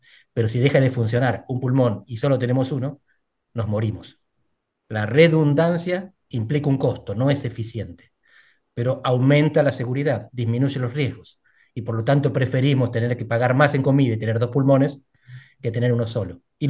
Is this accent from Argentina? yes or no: yes; Argentina; now in Portugal; Soy un politólogo argentino que vive en Portugal desde hace más de 20 años